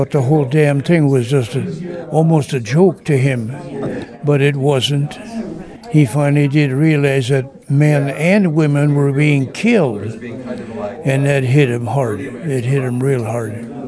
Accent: St. Paul, Minnesota, United States; I was born and raised in St. Paul on the east side by Lake Phelan. Grew up there, went to high school there, and then the war broke out.

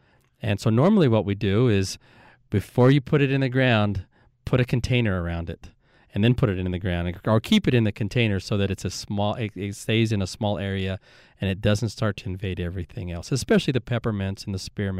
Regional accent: Northwest, United States; You know, I grew up in the Northwest, and we grew mint as a crop

